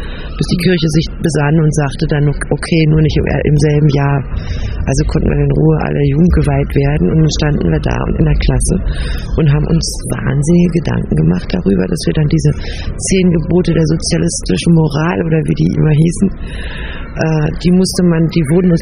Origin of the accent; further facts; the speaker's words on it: Germany; Na, ich bin in der DDR ganz normal aufgewachsen mit Schule, Abitur und Studium.